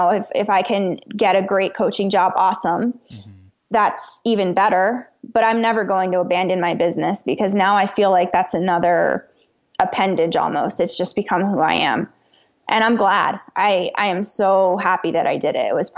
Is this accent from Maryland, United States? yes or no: no; New Jersey, United States; moved away as an adult; now in Colorado, United States; So I'm originally from New Jersey, and in 2017, my husband got a job offer out here in Colorado. So we moved.